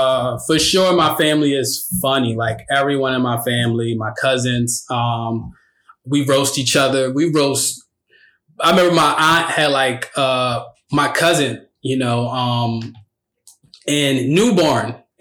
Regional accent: Philadelphia, Pennsylvania, United States; Because I grew up in Philly, it wasn't no TV. It wasn't no movie.

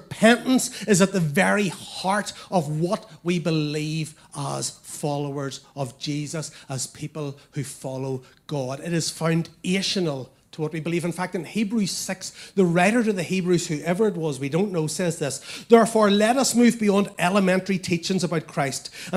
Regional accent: Northern Ireland, United Kingdom; accent: Northern Irish; and then have me say it in my Northern Irish accent, and just let you hear the difference.

